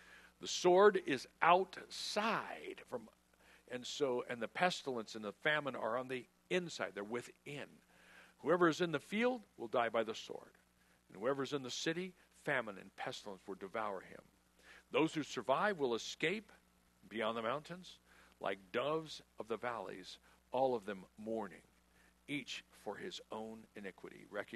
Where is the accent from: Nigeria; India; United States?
United States; San Diego, California; cruising down University Avenue where I grew up in North Park